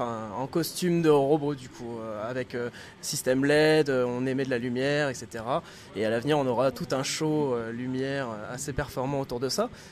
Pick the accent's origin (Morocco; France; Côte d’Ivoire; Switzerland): France; Compiègne, Hauts-de-France; le groupe c'est … on vient de Compiègne, on a un groupe d'électronicore.